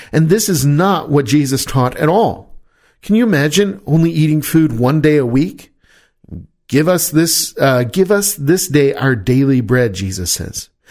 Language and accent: English; United States; Now, make no mistake, I'm an American. I love this country.